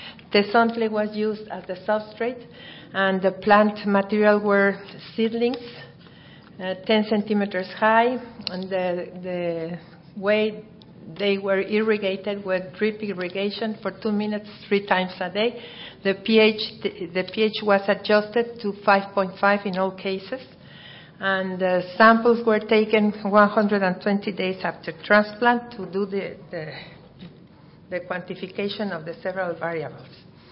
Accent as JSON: {"language": "English", "country": "Mexico", "second_language": "English", "said": "I come from Mexico"}